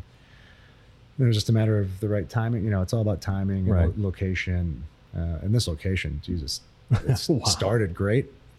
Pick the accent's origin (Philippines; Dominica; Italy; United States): Italy; Tuscany; I'm from Tuscany.